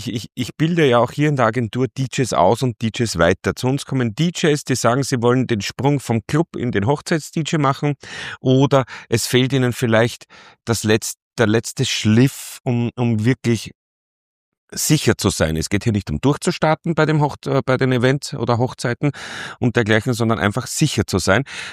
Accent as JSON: {"language": "German", "region": "Vienna", "country": "Austria", "said": "Fahr mal als Wiener ins Salzburger Land"}